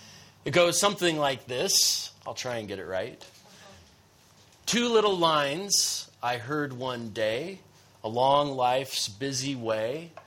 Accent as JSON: {"language": "English", "country": "United States", "said": "I will confess, as an American, I don't have as much appreciation for that as you should have"}